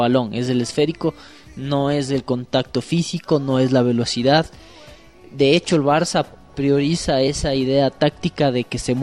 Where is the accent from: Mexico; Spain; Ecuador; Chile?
Ecuador; Nosotros como ecuatorianos señalábamos qué tan importante era que nuestra base esté aquí en Quito